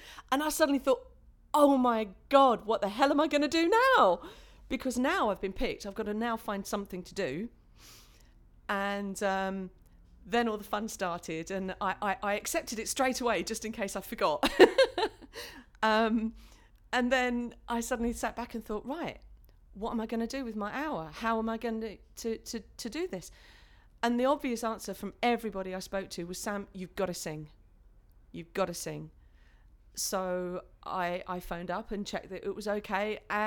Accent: Abbey Wood, London, United Kingdom; I'm 39 years old and I'm from Abbeywood in South East London.

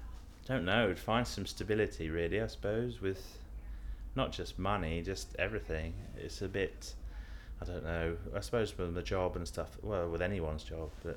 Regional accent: Peterborough, East of England, United Kingdom; also born or lived in Birmingham; Yeah, I'm originally from Peterborough, where I live now. I went to university in Birmingham when I was 18 and lived there for 13 years.

